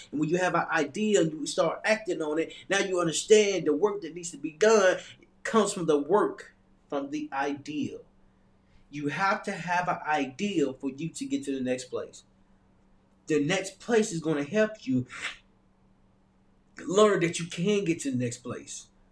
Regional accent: Little Rock, Arkansas, United States; During that time, I had one different thought process, because I came from a small town. I came from Little Rock, Arkansas.

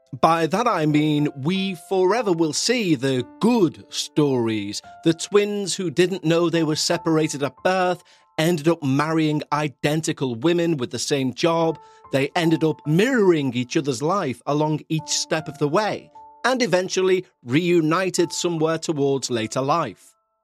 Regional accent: west of Ireland, Ireland; from the west of Ireland who's had numerous paranormal encounters throughout my life.

